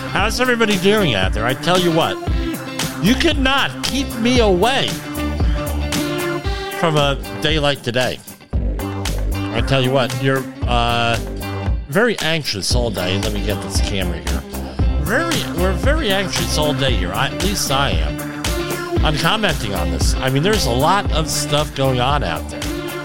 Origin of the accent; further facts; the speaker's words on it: Woodbridge, United States; Right, Woodbridge is my hometown. I figured I'd see somebody there, but didn't happen.